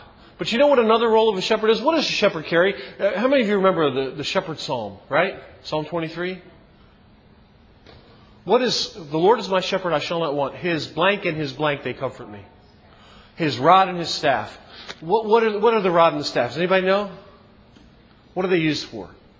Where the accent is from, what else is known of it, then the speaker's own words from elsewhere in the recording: Baltimore, Maryland, United States; Well, I grew up in Baltimore, and I know what that's like.